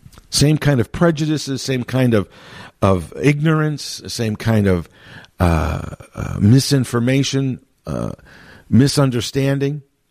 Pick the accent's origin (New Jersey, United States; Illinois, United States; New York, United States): Illinois, United States; Chicago; And I have lived in the Chicago area my entire life, born and raised in Chicago proper. While I don't live in Chicago, I'm literally right across the street from Chicago. So, I mean, I still consider myself a Chicagoan.